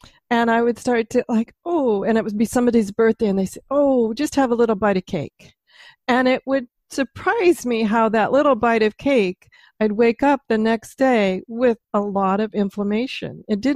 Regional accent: Pacific Northwest, United States; I like apples, and I'm from the Pacific Northwest, so we can just go pick them off the trees.

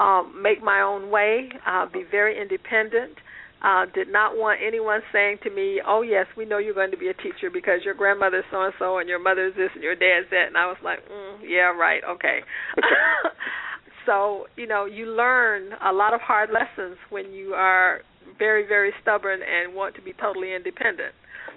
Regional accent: Daytona Beach, Florida, United States; Well, I grew up in Daytona Beach, Florida, went to Bonner Elementary, which was at the time a segregated school system.

